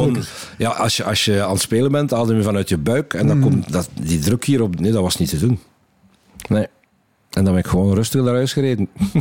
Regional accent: West Flanders, Belgium; Bijvoorbeeld in West-Vlaanderen is dat, de provincie waar ik vandaan kom, is dat echt heel... heel erg aanwezig.

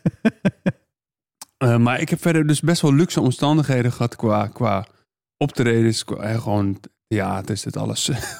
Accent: Amsterdam, North Holland, Netherlands; Ik kwam uit Amsterdam-Zuidoost. Bij de Bijl.

